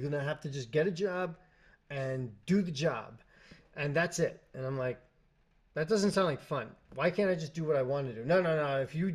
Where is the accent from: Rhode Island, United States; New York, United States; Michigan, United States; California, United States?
New York, United States; now in New Jersey, United States; still consider myself a New Yorker. That's where I grew up. That's my home.